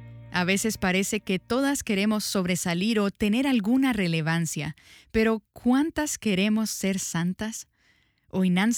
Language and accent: Spanish; El Salvador; Gracias, soy del Salvador.